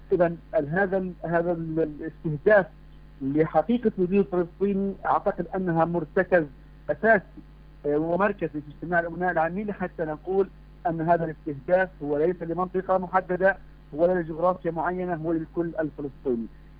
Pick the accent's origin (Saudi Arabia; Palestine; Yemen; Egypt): Palestine; وبالتالي هذه الثغرات أن الاحتلال فيها كفلسطينيين أن نتحرك لمواجهة التطبيع